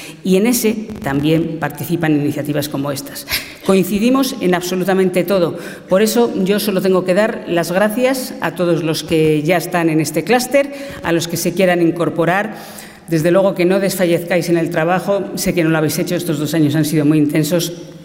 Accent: Castile and León, Spain; todos somos conscientes que cuando salimos de Castilla y León, si por algo se nos asocia, es por nuestro patrimonio.

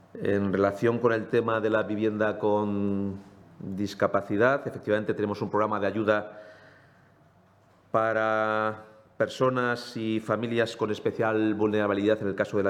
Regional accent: Spain; Pero también, como españoles que somos, pues nos afecta la situación que atraviesa el conjunto de la nación.

